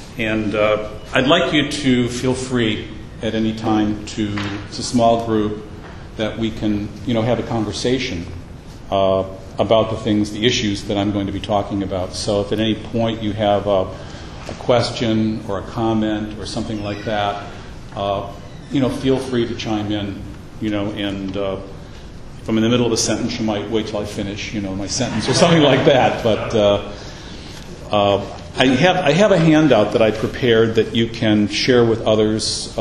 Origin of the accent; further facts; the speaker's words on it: Ferndale, Michigan, United States; also born or lived in Detroit; now in California, United States; I was raised in Michigan. I was raised in Ferndale. I lived in Detroit. I've got family in Michigan.